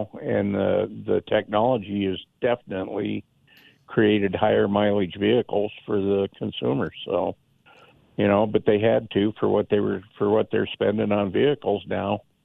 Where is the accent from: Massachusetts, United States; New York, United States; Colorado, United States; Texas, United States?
Colorado, United States; Denver; Well, I grew up in the North Denver area. I'm 62 years old.